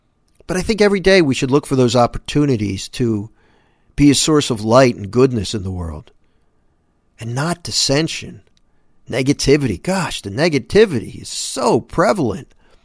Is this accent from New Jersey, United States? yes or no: yes; New Jersey, United States; But here in New Jersey, my home state, we got hit pretty hard with the coronavirus.